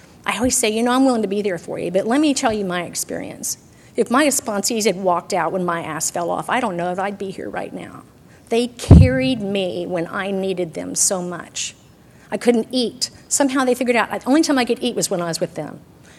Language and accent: English; Texas, United States; because I am from Texas, and I talked about running him over all the time.